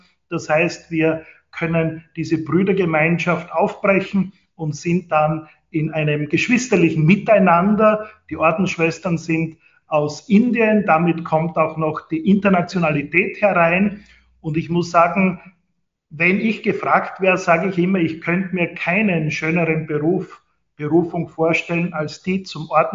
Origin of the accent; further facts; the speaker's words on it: Güssing, Burgenland, Austria; Und wir haben in meiner Heimatstadt in Güssing